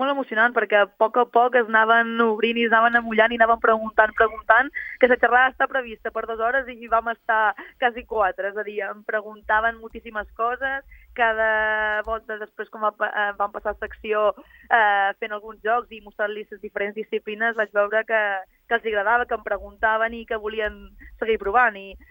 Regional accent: La Mola, Balearic Islands, Spain; a l'escola on jo vaig créixer, aquí a la Mola, que és rural

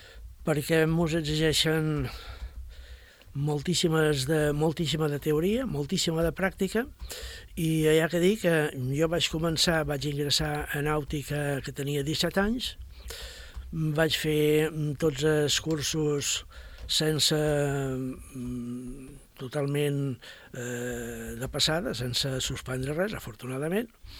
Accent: Palma, Balearic Islands, Spain; vaig passar tota part de la meva infància i joventut a Palma, estudiant, vaig fer el batxiller allí, vaig fer la carrera de nàutica entre Palma i Barcelona

